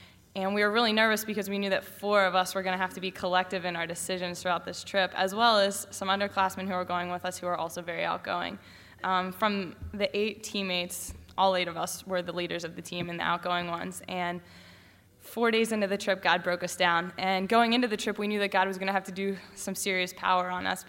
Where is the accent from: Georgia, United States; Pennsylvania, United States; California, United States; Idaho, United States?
Pennsylvania, United States; Beaver Falls; here we're from Beaver Falls, Pennsylvania, or the United States